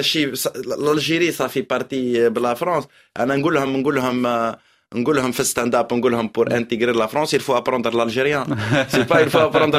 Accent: Algeria; moved away as an adult; now in France; وانا لهنا اتكلم على الاكسبيريونس تاعي هنا كجزائري جا لفرنسا تا واحد كبر في البلاد وكيفاش كي جا لفرنسا

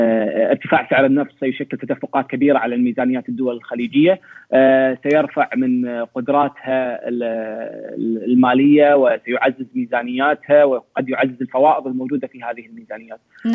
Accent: Kuwait; يمكن عندنا بالكويت شوية ديمقراطية شوية

